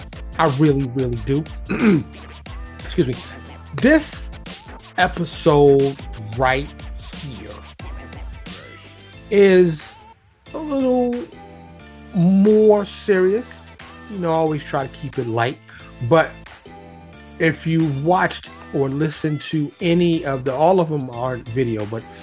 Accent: New York City, New York, United States; I was born and raised in New York City. So in New York, I had exposure to all types of people, all types of cultures, ethnicities, foods, lifestyles, all kinds of stuff. You know, born and raised in New York in the 60s.

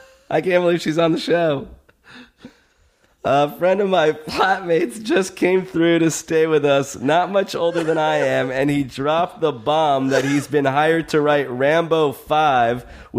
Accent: Canada; now in London, United Kingdom; I'm Canadian, living in London, age 24.

